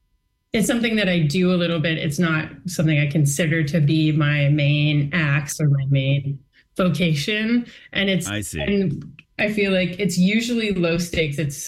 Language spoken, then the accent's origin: English; Toronto, Ontario, Canada; also born or lived in Montreal; I grew up in Toronto, moved to Montreal to study music at Concordia, and then stayed for a couple years.